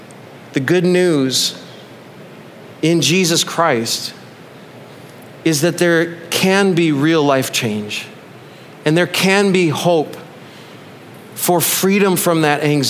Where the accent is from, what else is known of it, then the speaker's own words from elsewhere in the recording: United States; But I did it anyways, because I'm an American and I finished what I started.